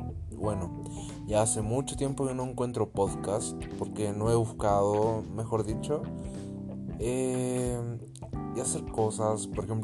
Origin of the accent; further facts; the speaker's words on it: Chile; Ahí cambió todo mi acento. Soy chileno con chocomane. Soy así, hablo así.